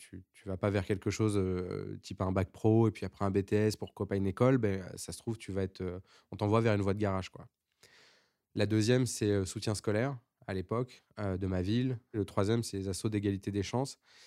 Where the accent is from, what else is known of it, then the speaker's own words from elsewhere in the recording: Évry-Courcouronnes, Île-de-France, France; J'ai grandi dans une ville qui s'appelle Évry-Courcouronnes, donc au sud de Paris, c'est 30 km d'ici. Souvent on confond avec Ivry et j'ai grandi dans cette ville qui est très connue pour être très multiculturelle.